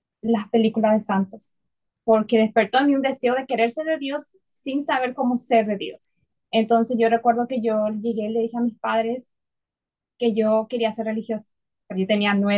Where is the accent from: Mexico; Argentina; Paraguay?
Paraguay; Bueno, yo soy de Paraguay, un país que tiene frontera con Brasil.